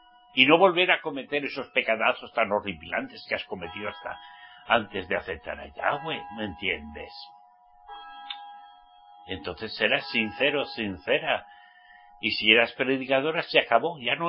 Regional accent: Spain; Pues ya me he levantado, ¿eh? Por mi pueblo. ¿Y qué pueblo? España. Españoles, castellanos, castellanos.

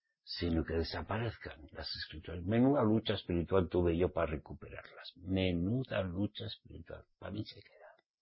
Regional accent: Spain; como soy español

